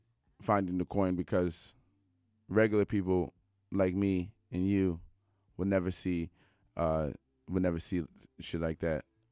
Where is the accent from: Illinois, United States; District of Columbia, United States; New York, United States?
District of Columbia, United States; Washington; even this news went so viral that a Canadian person actually told this about me, about my hometown. So last week, there was a story that went viral about 14 missing girls in D.C. in 24 hours.